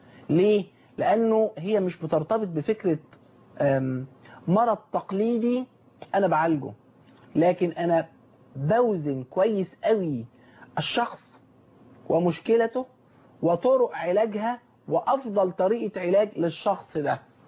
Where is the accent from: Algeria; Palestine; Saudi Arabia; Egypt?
Egypt; Damietta, Damietta Governorate; انا لاني اصلي من دمياط ويشرفني ويسعدني ويكبرني ويجعلني من اهل القمة اني من هناك حيث أهلي وأحبتي وناسي